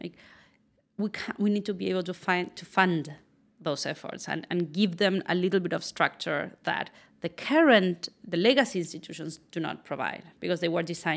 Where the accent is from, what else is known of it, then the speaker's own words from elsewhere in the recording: Argentina; also born or lived in San Francisco; now in New York, United States; I am from Argentina